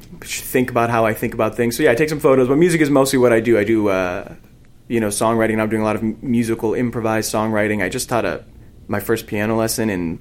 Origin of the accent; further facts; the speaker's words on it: Syracuse, New York, United States; No, I grew up in Syracuse, New York.